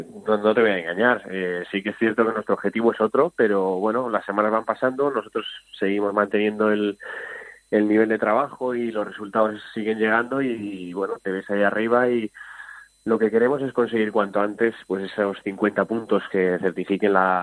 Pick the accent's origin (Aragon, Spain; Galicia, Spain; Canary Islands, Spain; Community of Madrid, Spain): Community of Madrid, Spain; Madrid; Yo soy de Madrid, sí.